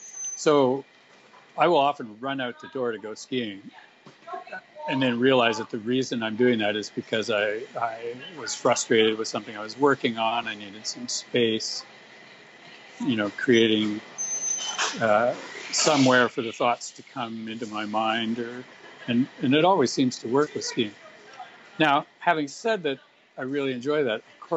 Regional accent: Toronto, Ontario, Canada; moved away as an adult; I'm calling from Toronto, Canada. And I don't live here, but this is where I grew up, and this is where I was living when I got involved with Powder back in the day, and I moved from here to California to be managing editor

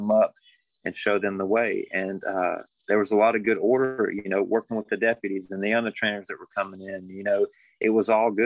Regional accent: Buford, United States; I grew up in Buford, right down, it's right next to Martinsville. And I grew up there my whole life.

